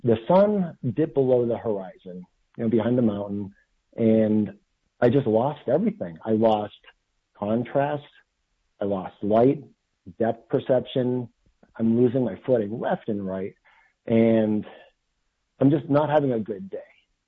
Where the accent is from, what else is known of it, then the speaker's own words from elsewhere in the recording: Worcester, Massachusetts, United States; But I was born and raised in Worcester, Massachusetts.